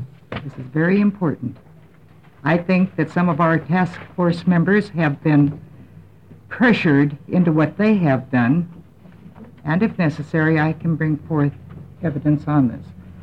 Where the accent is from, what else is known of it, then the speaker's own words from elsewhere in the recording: Scappoose, Oregon, United States; from Route 1, Box 293, Scappoose